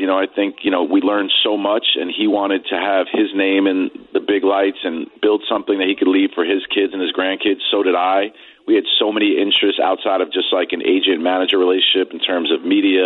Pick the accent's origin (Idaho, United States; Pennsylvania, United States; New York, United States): New York, United States; New York City; No. I grew up in New York City. I went to BU for a year, but then I came back to New York to follow my entrepreneurial dreams.